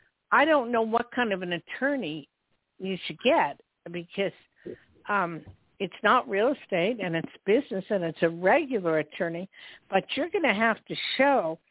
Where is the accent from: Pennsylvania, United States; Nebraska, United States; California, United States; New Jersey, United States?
New Jersey, United States; And I'm from Jersey. I was born and raised in Jersey, and I spent half my life in New York, and I love it.